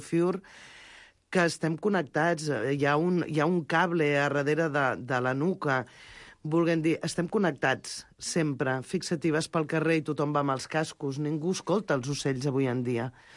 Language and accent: Catalan; Sant Celoni, Catalonia, Spain; Sant Celoni és a casa, és el meu poble.